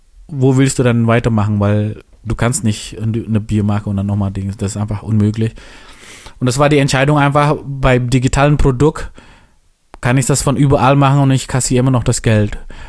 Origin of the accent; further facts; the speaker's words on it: Indonesia; German is a second language; Und ich komme ja aus Indonesien